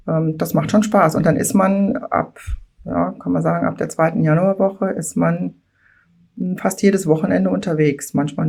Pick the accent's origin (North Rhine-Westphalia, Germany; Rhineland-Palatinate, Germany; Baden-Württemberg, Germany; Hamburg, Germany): Rhineland-Palatinate, Germany; Mülheim-Kärlich; Mülheim-Kärlich ist eine Hochburg, also mein Heimatort.